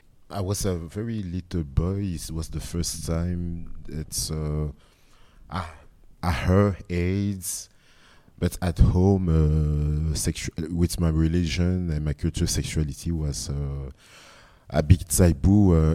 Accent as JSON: {"language": "English", "country": "Belgium", "tie": "born or raised there", "also_born_or_lived": "Congo", "said": "I'm 36. I was born in Congo and I grew up in Belgium since I was six in 1993."}